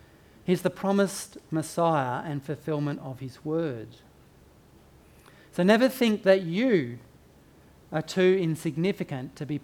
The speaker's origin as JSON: {"language": "English", "town": "Bowral", "region": "New South Wales", "country": "Australia", "tie": "born or raised there", "said": "When I tell people that I come from Barrel"}